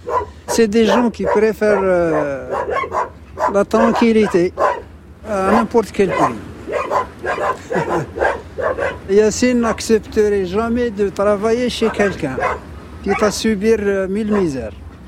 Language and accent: French; Algeria; j'ai toujours dans la mémoire qu'en tant qu'Algérien, je ne vis pas sur la terre qui me revient de droit à 100%.